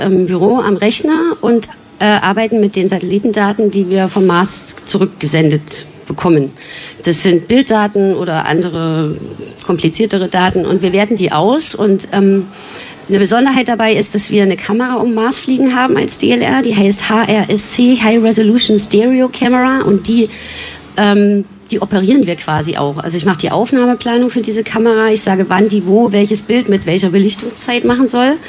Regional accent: Jena, Thuringia, Germany; also ich komme ja aus Jena und da stand natürlich ein Planetarium, in das ich als Kind gern gegangen bin.

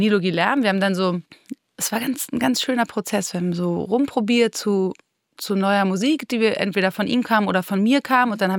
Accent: Berlin, Germany; Aus West-Berlin. Also ich bin gar nicht so weit hier vom Theodor-Heuss-Platz aufgewachsen, in Ruhleben.

